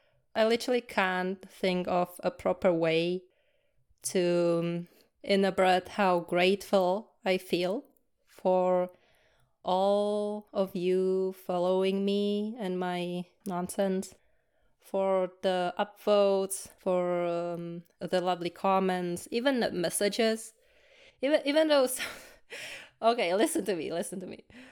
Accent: Czechia; English is a second language; So I'm from Czechia, or formerly known as the Czech Republic. That's a small Slavic country in Central Europe, between Poland, Germany, Austria, and Slovakia.

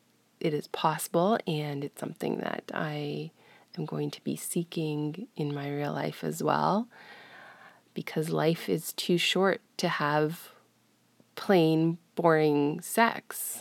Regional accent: Canada; while I am Canadian, and I actually don't even really celebrate Thanksgiving here in Canada

